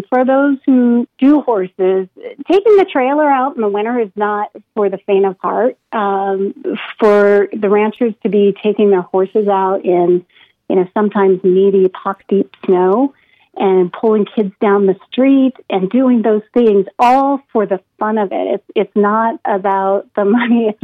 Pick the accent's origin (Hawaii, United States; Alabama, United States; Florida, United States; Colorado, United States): Colorado, United States; Steamboat Springs; growing up in Steamboat, it didn't seem like there was like this local thing.